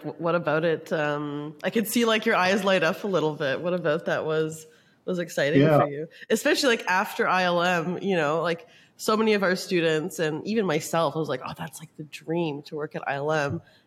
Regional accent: Toronto, Ontario, Canada; I'm from Toronto

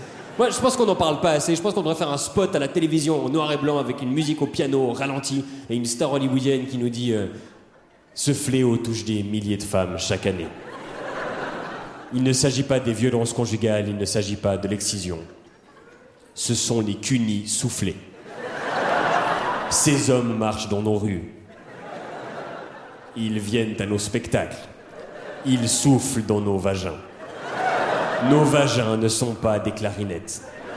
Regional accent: Switzerland; Et en tant que bon Suisse empreint de neutralité, je suis arrivé à un compromis.

